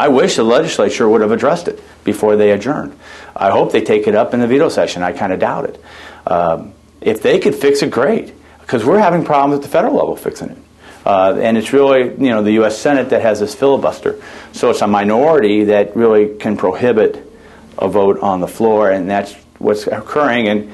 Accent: Collinsville, Illinois, United States; I live in my hometown of Collinsville.

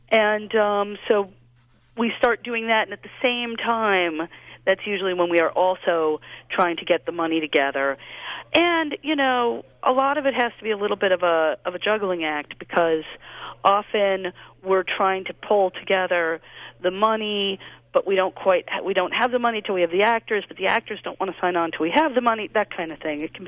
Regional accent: New York City, New York, United States; I grew up in New York City.

